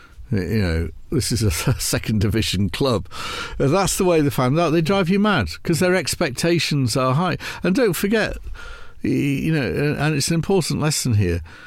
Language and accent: English; Barrow-in-Furness, North West England, United Kingdom; a friend of mine from my hometown, which is Barrow in Cumbria